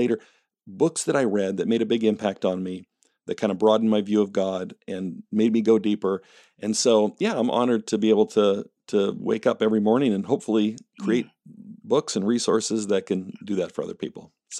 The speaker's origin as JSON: {"language": "English", "country": "Canada", "tie": "born or raised there", "moved": "as an adult", "said": "So I grew up in Canada. Although my accent is mostly gone, I think."}